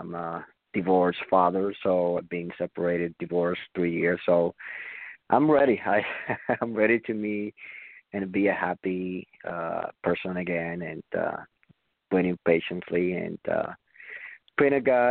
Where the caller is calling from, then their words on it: Texas, United States; I'm calling from Texas.